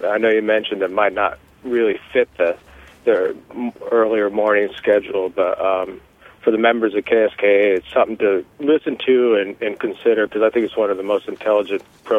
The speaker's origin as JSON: {"language": "English", "town": "Homer", "region": "Alaska", "country": "United States", "said": "I'm from Homer, but I'm often in Anchorage."}